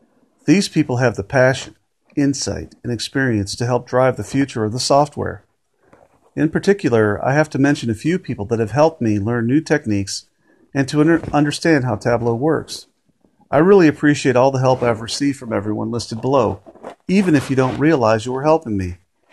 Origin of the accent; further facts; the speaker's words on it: Chicago, Illinois, United States; I grew up in Chicago as a multi-sports fan.